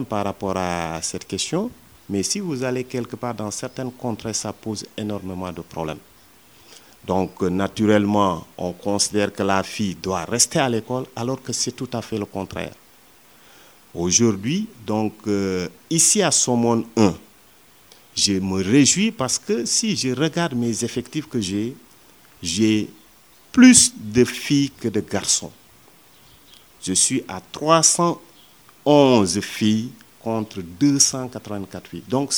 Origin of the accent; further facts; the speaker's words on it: Senegal; En tant que Sénégalais surtout, parce que je crois que la France, c'est mon pays.